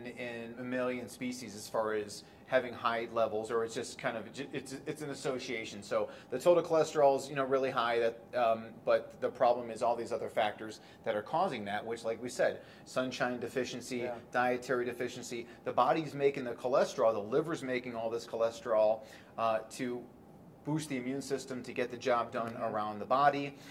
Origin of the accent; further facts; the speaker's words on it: Chicago, Illinois, United States; They're coming from Canada, Minnesota, my hometown of Chicago, a lot of people from Seattle, Portland.